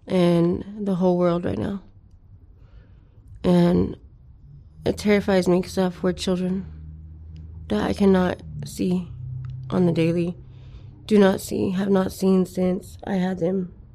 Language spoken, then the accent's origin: English; Los Angeles, California, United States; I grew up here in L.A., West L.A.